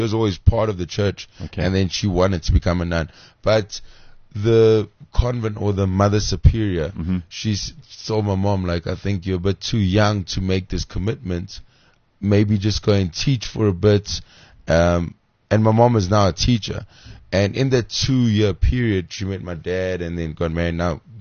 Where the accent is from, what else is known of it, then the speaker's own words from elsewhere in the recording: Durban, KwaZulu-Natal, South Africa; So my mom was a nun in Cape Town. I'm from Durban.